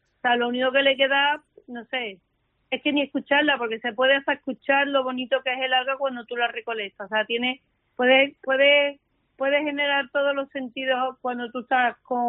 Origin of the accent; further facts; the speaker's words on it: Seville, Andalusia, Spain; aunque yo soy de Sevilla